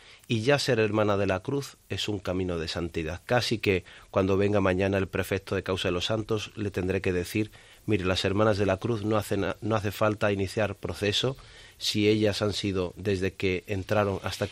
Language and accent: Spanish; Ronda, Andalusia, Spain; mi conocimiento de las hermanas viene desde mi infancia en Ronda